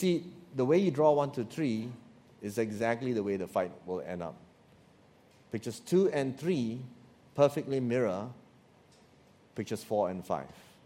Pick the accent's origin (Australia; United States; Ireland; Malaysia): Malaysia; Malacca; I thank God I grew up in Malacca, where we grew up singing songs you would consider to be rock, mud rock songs.